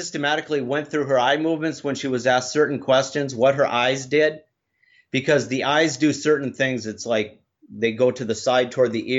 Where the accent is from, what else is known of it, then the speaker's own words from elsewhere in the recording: Minnesota, United States; because I'm from Minnesota and I'm able to tape record calls under state and federal statute